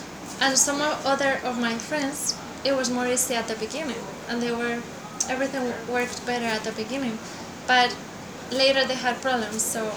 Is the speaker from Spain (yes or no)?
yes; Spain; Yes, I'm from Spain.